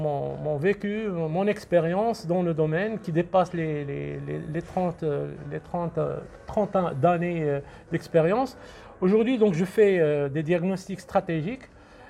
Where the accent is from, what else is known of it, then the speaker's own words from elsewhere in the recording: Casablanca, Casablanca-Settat, Morocco; âgé de 55 ans, père de 5 filles. Donc, je suis né à Casablanca. J'ai fait mes études à Casablanca.